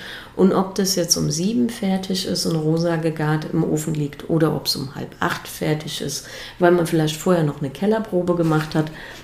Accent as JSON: {"language": "German", "town": "Appenheim", "region": "Rhineland-Palatinate", "country": "Germany", "tie": "born or raised there"}